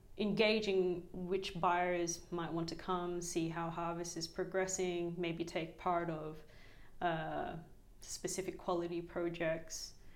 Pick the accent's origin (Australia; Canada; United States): Australia; now in Kenya; No, I'm Australian.